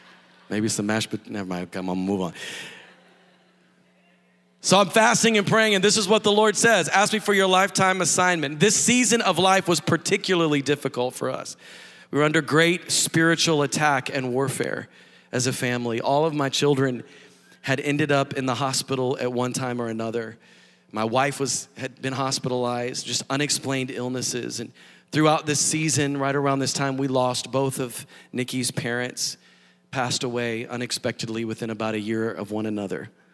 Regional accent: Texas, United States; I grew up east of Dallas and was driving back down to Waco and down to Austin

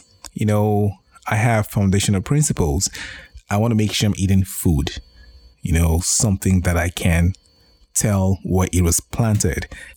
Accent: Nigeria; I'm from Nigeria originally

